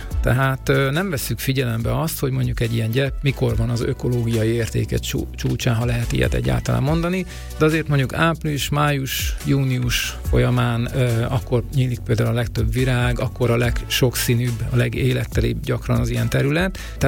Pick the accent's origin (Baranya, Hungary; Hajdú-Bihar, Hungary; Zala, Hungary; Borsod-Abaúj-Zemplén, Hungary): Hajdú-Bihar, Hungary; Debrecen; Én Debrecen egyik lakótelepén nőttem fel, és a 80-as, 90-es években emlékszek rá